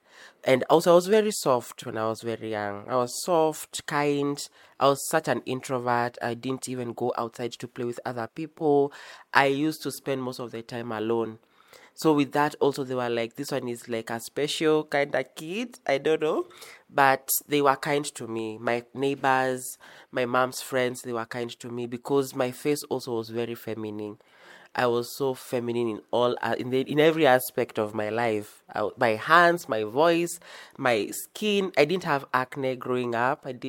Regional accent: Naivasha, Nakuru County, Kenya; now in Nairobi, Kenya; I was born and raised in Naivasha at a small estate called Lakeview Estate. I've grown up there for the entire time of my life, for the better part of my life. Yeah, and I moved back to Nairobi

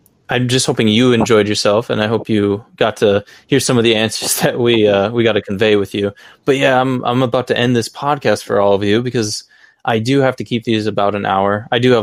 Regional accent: Michigan, United States; Oh, so I grew up in Michigan, but I wasn't born in Michigan, sadly.

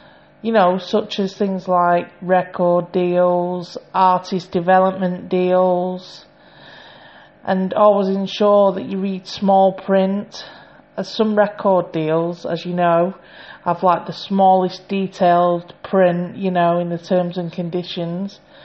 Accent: Manchester, North West England, United Kingdom; I'm 32 from Manchester.

